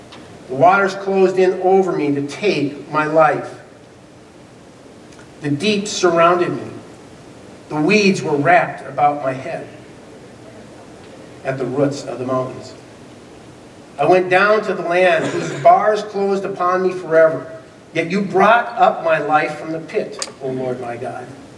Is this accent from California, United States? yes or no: no; Bloomington, Minnesota, United States; And I grew up in Bloomington, and at that time there was this radio station called WDGY.